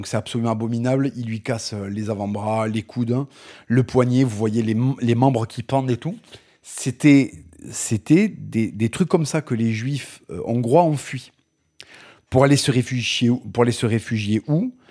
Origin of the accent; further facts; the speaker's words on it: France; je suis français. J'aime la France et ce pays est le mien